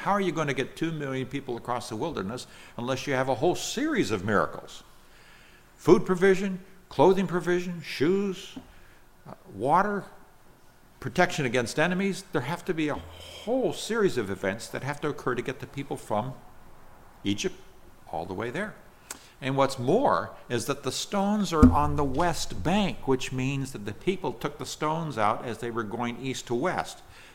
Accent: Nigeria; English is a second language; I grew up in Nigeria where, if they bite you, that's dreadful, extremely painful.

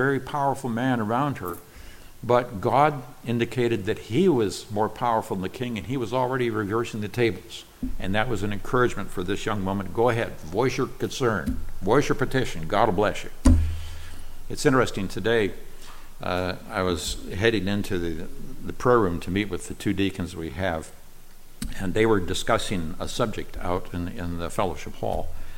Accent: Nigeria; I grew up in Nigeria, where my parents told me as a child, be very careful what you say to the African people

